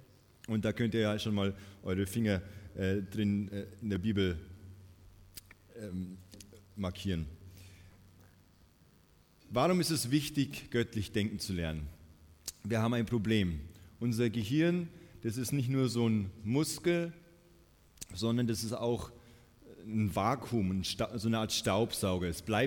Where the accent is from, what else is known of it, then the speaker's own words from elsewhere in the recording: Munich, Bavaria, Germany; also ich komme aus München und da in der U-Bahn, das ist, oder im Bus, das ist ja Wahnsinn.